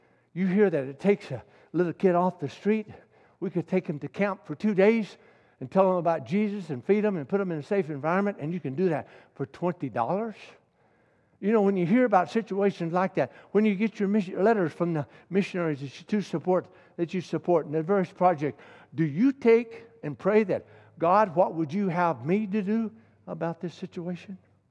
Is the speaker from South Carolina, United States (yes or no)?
yes; South Carolina, United States; I was raised in South Carolina, you know, and I don't associate.